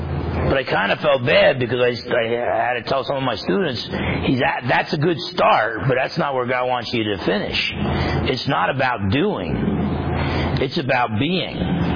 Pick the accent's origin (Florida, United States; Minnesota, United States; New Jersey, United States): New Jersey, United States; You know, when I was raised in New Jersey, I was not taught to be a merciful guy.